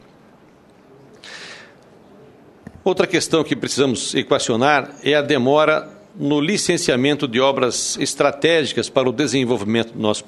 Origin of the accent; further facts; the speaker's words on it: Rondônia, Brazil; principalmente lá no meu estado de Rondônia